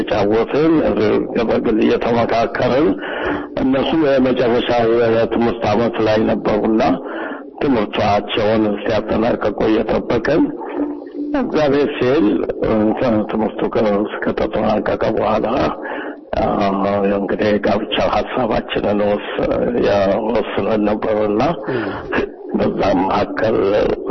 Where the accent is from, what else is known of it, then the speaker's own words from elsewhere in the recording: Addis Ababa, Ethiopia; አዲስ አበባ አለም ገና ወረዳ የሚባል አካባቢ ነው የተወለድኩት። እናቴ ወንድም የሆኑ ሰው አዲስ አበባ ይኖሩ ነበር። ከዛ ነው ያለ አዲስ አበባ በልጅነት ያመጡኝና